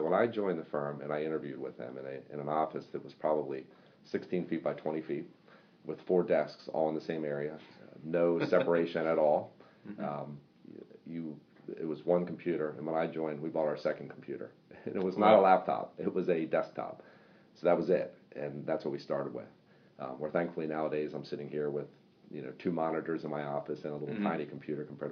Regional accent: Baltimore, Maryland, United States; I'm kind of born and raised in the Baltimore area, kind of the northeast side of town. Raised by a single parent, lived in a little two-bedroom apartment, and went to high school locally at Loch Raven

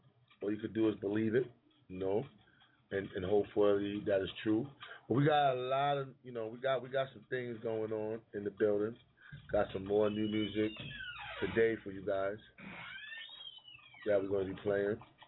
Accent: East Harlem, New York, United States; I like East Harlem because that's where I'm at, you know, I'm from East Harlem.

